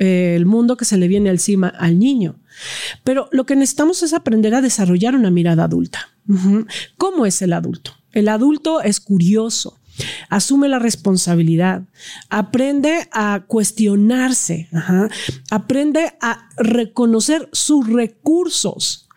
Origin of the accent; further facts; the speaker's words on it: Cuautitlán Izcalli, State of Mexico, Mexico; Yo crecí en Cuautitlán Izcalli